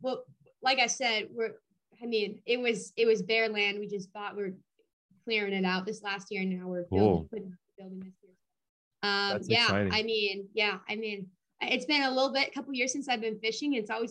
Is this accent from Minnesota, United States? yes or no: yes; Minnesota, United States; Born and raised in Minnesota.